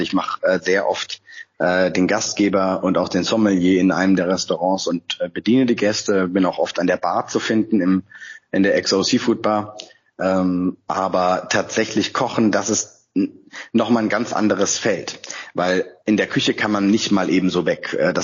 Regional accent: Freiburg, Baden-Württemberg, Germany; now in Hamburg, Germany; Ich bin ja gebürtiger Freiburger, aber seit 15 Jahren in Hamburg und auch seit 15 Jahren auf St. Pauli, entweder wohnhaft oder tätig

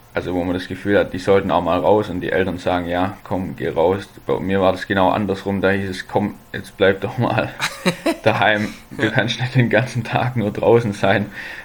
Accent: Baden-Württemberg, Germany; meine Eltern sind zweimal umgezogen, aber ja, das nur nebenbei. Das ist nahe bei Nürtingen und Nürtingen liegt so südöstlich von Stuttgart, südlich einfach.

